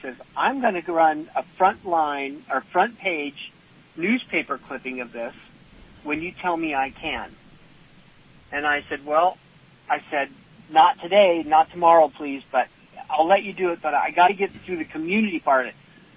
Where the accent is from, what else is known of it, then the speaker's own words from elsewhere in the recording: California, United States; And I said, yes, sir, I'm from Sacramento County.